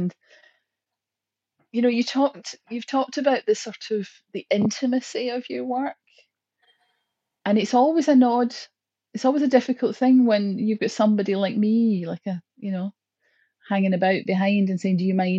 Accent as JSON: {"language": "English", "town": "Glasgow", "region": "Scotland", "country": "United Kingdom", "tie": "born there", "said": "I am the Chief Executive of Ashgate Hospice. I was born in Glasgow in 1965."}